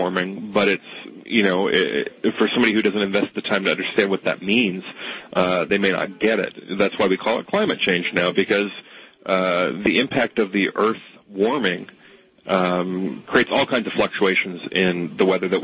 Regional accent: Los Angeles, California, United States; now in Washington, United States; And I grew up in Los Angeles, and I have to tell you that I had this very romantic notion of what it was like to live in or around snow. And now I live in D.C.

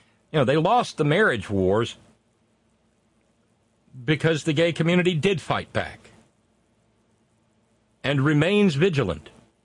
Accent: West Virginia, United States; And that coin is West Virginia. I came away from Saturday feeling better about the future of my state than I have in ages.

